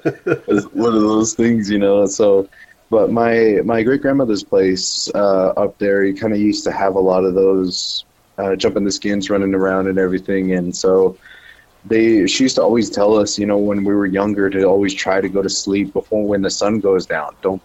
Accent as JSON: {"language": "English", "country": "United States", "tie": "born or raised there", "said": "So I am Dene. I come from the Navajo Nation, and I guess you can say I've had my fair share of paranormal experiences growing up on the reservation and everything. I grew up on a border town"}